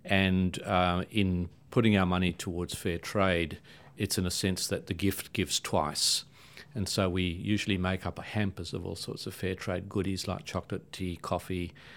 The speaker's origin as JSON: {"language": "English", "country": "South Africa", "said": "Well, you know, I'm a bit of a nomad. I come from South Africa. I haven't stayed in one place all that long."}